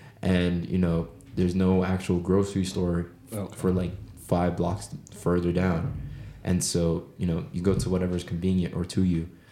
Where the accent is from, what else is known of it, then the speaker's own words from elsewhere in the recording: Bronx, New York, United States; And then I grew up in the Bronx. And when you go to the Bronx, a lot of it, when you grow up, you're just like, oh yeah, going to the city was lik